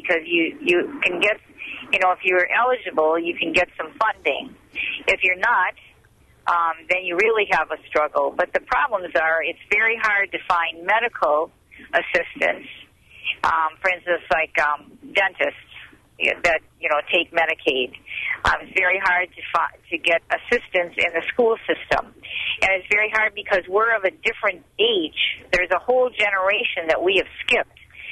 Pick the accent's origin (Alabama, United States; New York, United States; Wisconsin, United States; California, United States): Wisconsin, United States; Waukesha; I'm from Waukesha, Wisconsin.